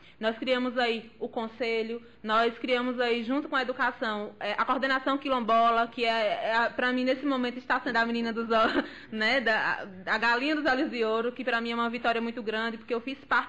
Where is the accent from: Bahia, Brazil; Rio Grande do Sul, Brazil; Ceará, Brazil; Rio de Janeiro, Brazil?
Bahia, Brazil; Lage dos Negros; ele trouxe para a secretaria uma pessoa que é de uma região quilombola. Eu sou de Lajes dos Negros, eu sou da comunidade de Patos, eu conheço a realidade do nosso povo.